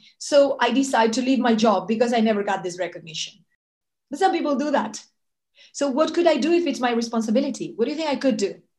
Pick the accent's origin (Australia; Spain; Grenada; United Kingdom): Spain; English is a second language; now in Belgium; I mean, I'm from Spain, my parents told me, never go to France.